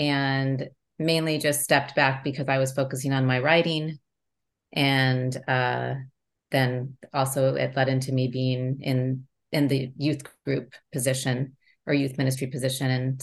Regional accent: California, United States; Well, you said … I am from California. Live in Southern California now, which is where I've always lived.

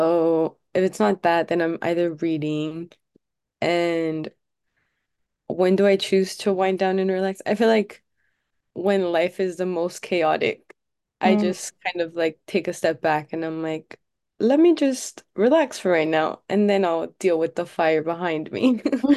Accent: Miami, Florida, United States; I'm a second year in Muir College. I'm a literature writing major, and my hometown is Miami, Florida.

